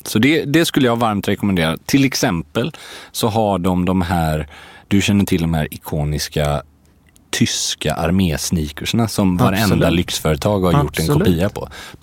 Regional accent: Gothenburg, Västra Götaland County, Sweden; jag är ju liksom från Göteborg

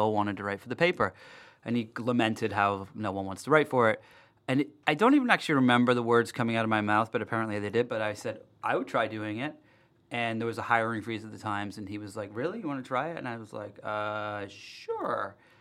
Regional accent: Darlington, North East England, United Kingdom; born there; I was born in England, in the north of England, in a little town called Darlington.

